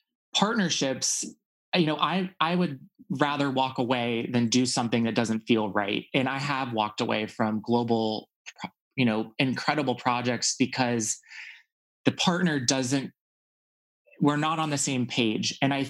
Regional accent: Texas, United States; For me, I think just growing up in Texas and being sort of, you know, I felt like for a long time, I really wasn't able to be myself.

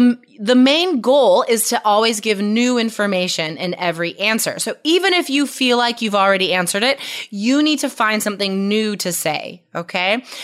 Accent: United States; maybe because I'm an American or I live in Portland, Oregon

